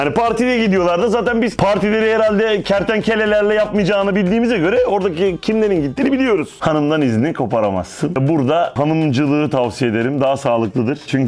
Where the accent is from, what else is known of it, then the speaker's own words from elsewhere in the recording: Bayburt, Turkey; Giyosunu gere gere Bayburtluyum ben de.